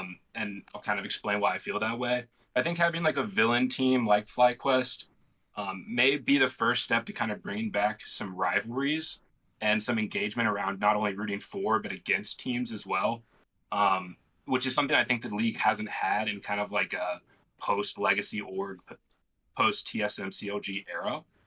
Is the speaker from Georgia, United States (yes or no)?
no; North Carolina, United States; now in Virginia, United States; I'm in Virginia by way of North Carolina.